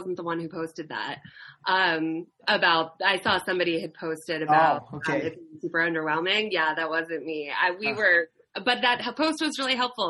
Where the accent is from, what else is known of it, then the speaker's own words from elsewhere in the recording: Philadelphia, Pennsylvania, United States; I didn't. I'm from Philadelphia originally.